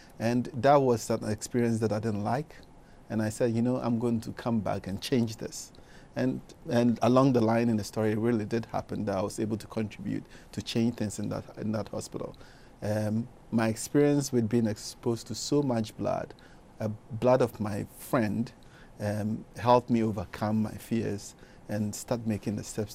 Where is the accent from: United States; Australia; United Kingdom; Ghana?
Ghana; what it meant for a boy growing up in Ghana to say